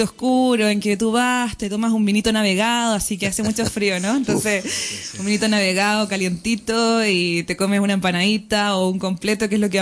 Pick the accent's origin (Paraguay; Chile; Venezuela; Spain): Chile; moved away; Somos chilenos, estamos lejos y la verdad es que nos tocó bastante hondo todo esto.